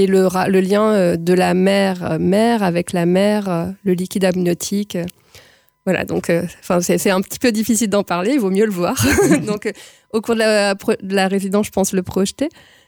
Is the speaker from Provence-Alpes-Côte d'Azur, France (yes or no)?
yes; Marseille, Provence-Alpes-Côte d'Azur, France; Alors, moi je viens de Marseille.